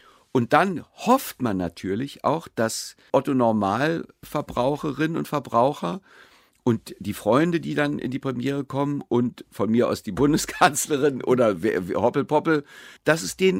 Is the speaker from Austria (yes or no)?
no; Berlin, Germany; ich bin ja selber Berliner.